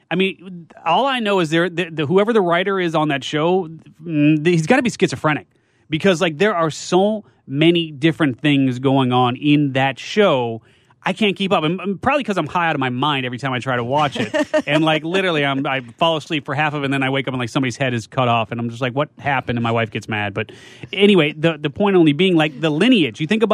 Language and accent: English; Chicago, Illinois, United States; I'm from Chicago.